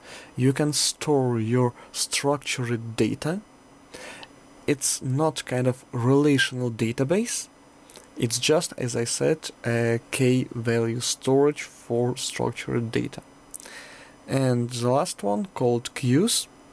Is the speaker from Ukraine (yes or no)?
yes; Ukraine; hello my dear attendees … from Ukraine, I'm Microsoft Azure MVP